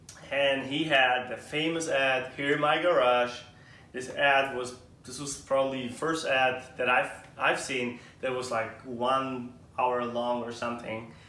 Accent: Germany; especially I was growing up in Germany, that were reading, like we started the year in high school

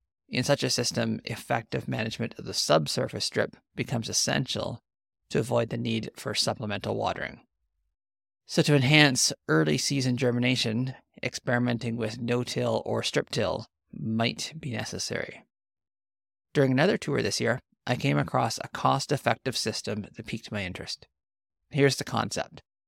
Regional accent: Western Canadian prairies, Canada; I'm your host … I'm an agronomist from Western Canadian prairies specializing in climate-smart agriculture.

